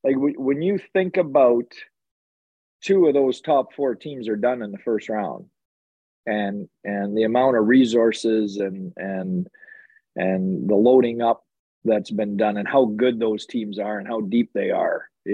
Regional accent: Dunnville, Ontario, Canada; So if you go to my hometown in Dunville, Ontario … other than

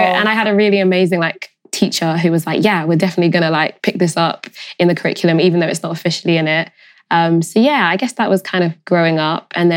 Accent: London, United Kingdom; Oh, well, I'd say I grew up in Highgate, North London, and I went to theatre school.

